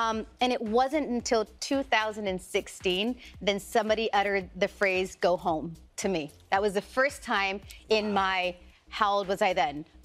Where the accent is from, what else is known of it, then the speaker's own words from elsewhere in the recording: Tijuana, Baja California, Mexico; I grew up on the south side of the border. I grew up in Tijuana in Mexico, and I would cross the border every day to go to school in San Diego.